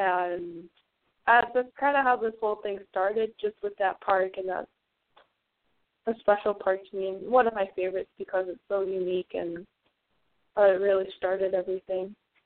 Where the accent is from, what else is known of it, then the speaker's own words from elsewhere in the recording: Chicago, Illinois, United States; because we're from Chicago, and it's kind of hard to go to Texas and then come all the way back and visit their parks.